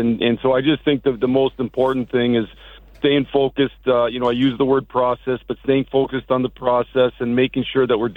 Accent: Michigan, United States; I grew up in Michigan

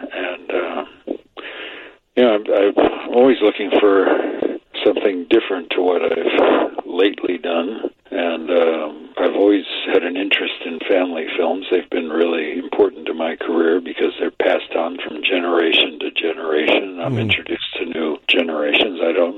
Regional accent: Chicago, Illinois, United States; especially as a city boy growing up in Chicago.

